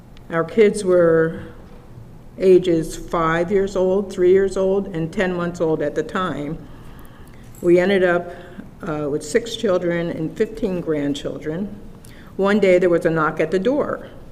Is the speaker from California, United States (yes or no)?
no; Delaware Water Gap, Pennsylvania, United States; I was raised in Duller Water Gap. I did not come from a Christian home.